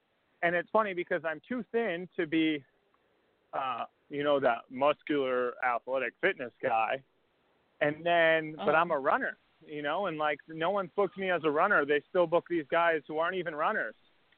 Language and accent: English; Massachusetts, United States; And I'm from Massachusetts.